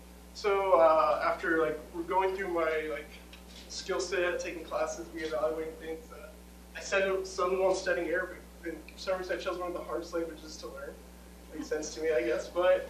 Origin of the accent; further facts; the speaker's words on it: Kentucky, United States; I'm from Todd County. I'm one of those students who comes from like a small farm town.